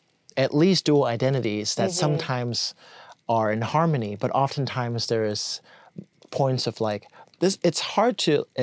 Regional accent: California, United States; I think that's partially why a lot of us who maybe are born and raised in California or have spent significant time in this state often say we're from California.

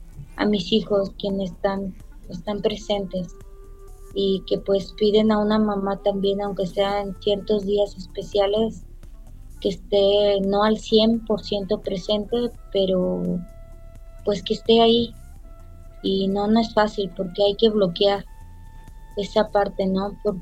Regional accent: Baja California, Mexico; de Baja California.

